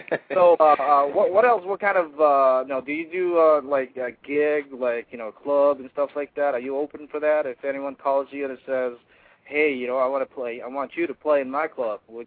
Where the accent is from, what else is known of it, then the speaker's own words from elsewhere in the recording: Philippines; I'm Filipino, right? I can speak differently, like Tagalog, which is similar to, you know, Spanish, well, you know, about maybe 35% of that, but not as Spanish